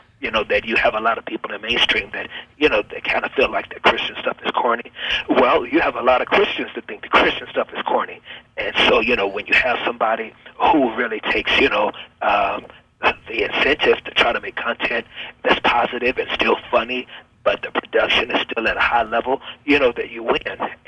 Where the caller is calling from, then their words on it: Atlanta, Georgia, United States; Matter of fact, we're shooting Sunday Best right now. I'm calling you from Atlanta.